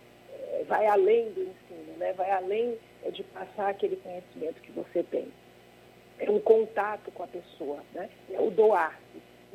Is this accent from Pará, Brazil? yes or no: no; Salvador, Bahia, Brazil; moved away as an adult; now in São Paulo, Brazil; eu sou baiana, nasci e me criei em Salvador. Depois de casar, vim morar em São Paulo. E moro em São Paulo desde 1990. Né? Tenho 57 anos